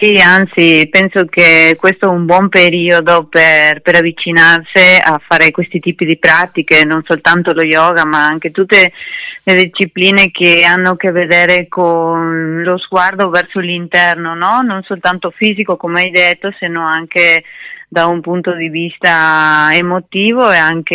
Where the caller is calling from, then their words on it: Argentina; Argentina.